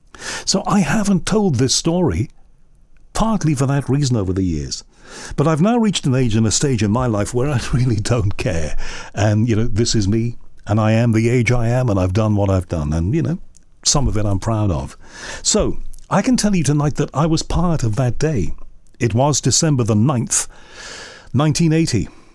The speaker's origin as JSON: {"language": "English", "town": "Liverpool", "region": "North West England", "country": "United Kingdom", "tie": "born or raised there", "said": "I'm speaking here as a fully paid-up Scouser. I was born in Liverpool. I remain proud of my home city"}